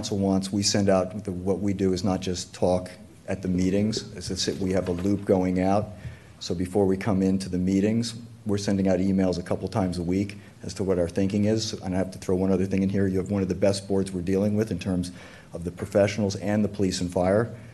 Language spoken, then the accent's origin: English; East Coast, United States; because I'm from the East Coast and I have my mask right here, okay?